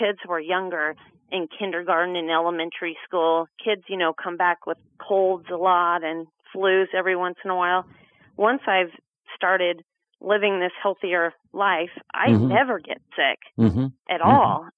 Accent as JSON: {"language": "English", "region": "California", "country": "United States", "tie": "born or raised there", "said": "So I grew up in California on the ranch, exposed to so many pesticides, herbicides, so many chemicals"}